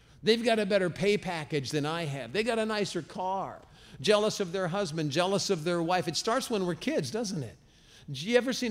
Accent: Ireland; Well, because I'm Irish.

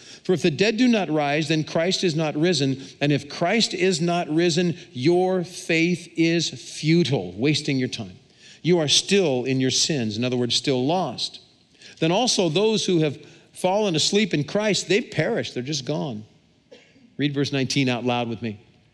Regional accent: Cincinnati, Ohio, United States; When I was a kid, when my sisters and I were growing up outside of Cincinnati, Ohio, we played all the games that kids played.

